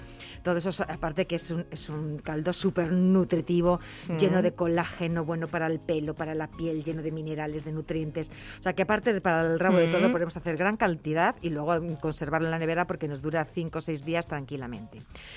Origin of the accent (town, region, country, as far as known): Madrid, Community of Madrid, Spain; born or raised there